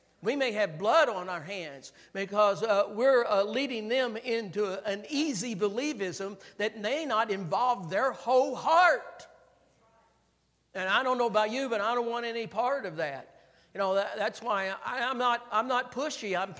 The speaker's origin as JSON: {"language": "English", "town": "Owensboro", "region": "Kentucky", "country": "United States", "said": "even though I'm from Owensboro, and so I know what it is to be outside the Bible Belt."}